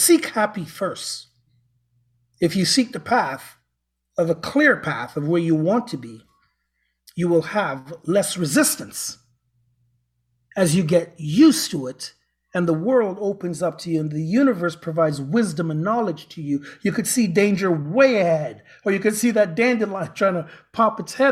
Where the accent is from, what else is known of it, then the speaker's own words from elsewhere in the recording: Canada; But it is part of being a Canadian, eh?